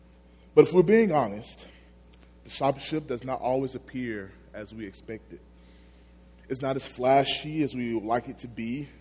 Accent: Magnolia, Arkansas, United States; I'm from Magnolia, Arkansas, small town down south. Don't know it, don't worry about it.

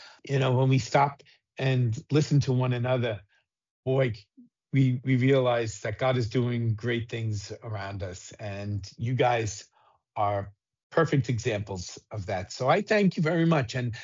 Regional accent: Brooklyn, New York, United States; also born or lived in Queens; but in a situation very similar to our growing up in Brooklyn and Queens.

